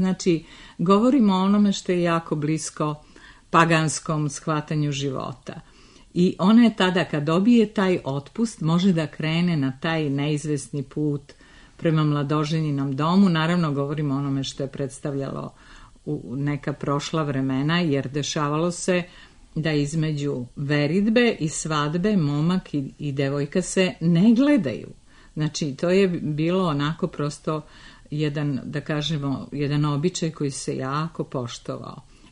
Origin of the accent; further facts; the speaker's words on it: Žukovica, Budva Municipality, Montenegro; ja sam u stvari iz Žukovice ili sela Medigovići